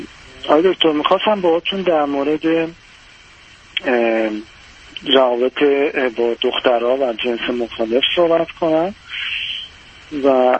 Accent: Iran; moved away as an adult; الان در حال حاضر خارج از ایران هستم و مشغول انجام فوق لیسانس هستم. حدود 2 سالم هست که از ایران خارج شدم.

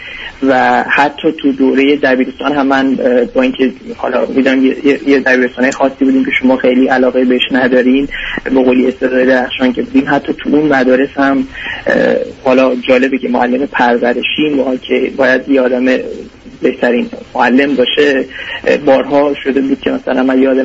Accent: Iran; moved away as an adult; now in Chicago, United States; من 2 سال خورده‌ای هست که اومدم از ایران برای تحصیل اومدم و تو ایران هم تو بهترین دانشگاه ایران درس خوندم،

